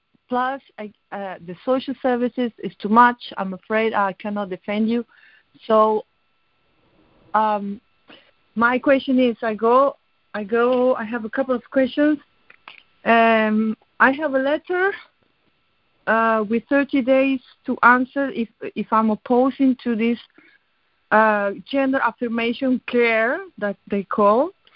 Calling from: Spain; English is a second language; I call from Spain.

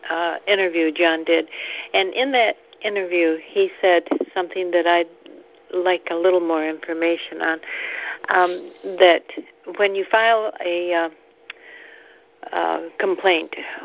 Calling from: Michigan, United States

